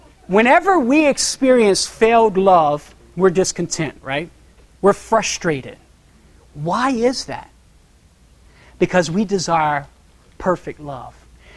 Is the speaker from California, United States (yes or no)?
no; Louisiana, United States; moved away as an adult; Listen, I'm from Louisiana, okay? That's where I was born and raised. I've only been here in the Pacific Northwest 3.5 years, almost 4 years.